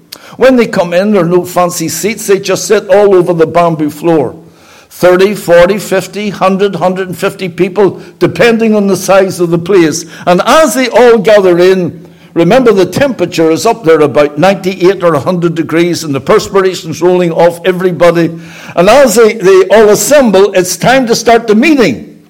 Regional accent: Belfast, Northern Ireland, United Kingdom; Again, I say I came from Belfast, but I had to go to Brazil to learn that a hen only brings out its chickens after 21 days.

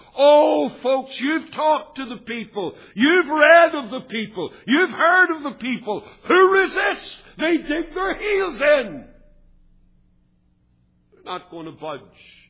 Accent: Northern Ireland, United Kingdom; also born or lived in England; I was brought up in Northern Ireland. I lived in England.

